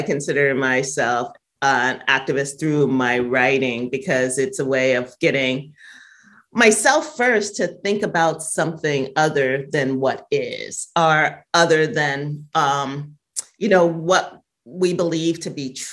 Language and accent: English; New York, United States; I mean, I grew up in Bushwick, which was predominantly Black and Latino. There were very few whites.